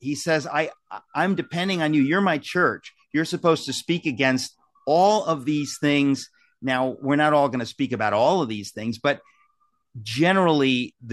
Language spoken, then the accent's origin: English; United States; That's just because I'm an American, because people died so we could have free speech.